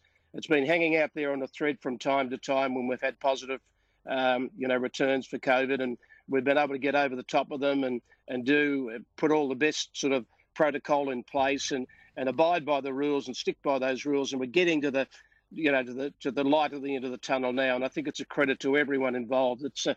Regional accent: Australia; being an Australian

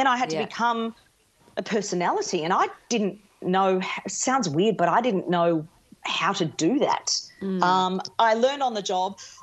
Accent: Geelong, Victoria, Australia; born and bred in Geelong, big Geelong family. All of my child was there, went to school there, and then I left Geelong when I was 18 to go to Melbourne to go up to the big smoke for university.

